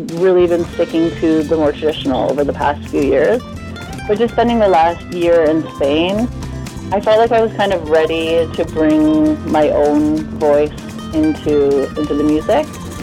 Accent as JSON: {"language": "English", "country": "Canada", "said": "I'm Canadian"}